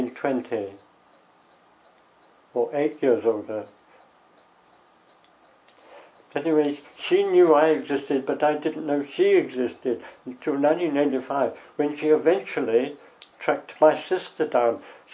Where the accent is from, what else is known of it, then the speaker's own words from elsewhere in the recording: Salford, North West England, United Kingdom; born there; I was born in Salford in Lancashire.